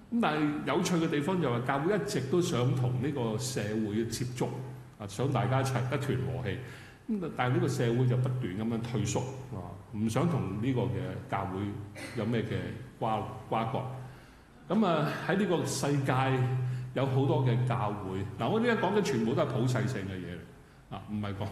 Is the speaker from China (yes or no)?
yes; China; 我們中國人文化裏面文化裏面呢，男尊女卑的文化裏面呢，我們似乎覺得 OK 啊